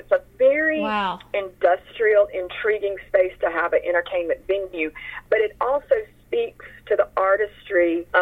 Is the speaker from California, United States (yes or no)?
no; Greenwood, Mississippi, United States; two of which actually are from my hometown of Greenwood, Mississippi.